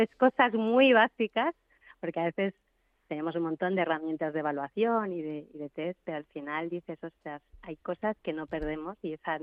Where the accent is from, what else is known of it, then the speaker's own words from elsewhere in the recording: Balearic Islands, Spain; soy mallorquina